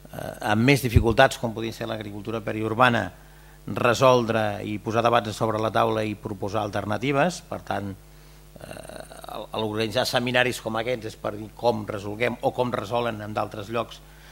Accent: Catalonia, Spain; jo no sóc d'una zona insular, no? Sóc de la Plana de l'Empordà

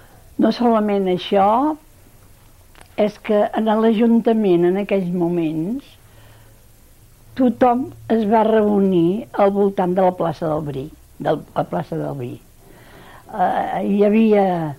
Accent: Girona, Catalonia, Spain; Heu de tenir en compte que jo sóc filla de Girona. Vaig néixer a Girona.

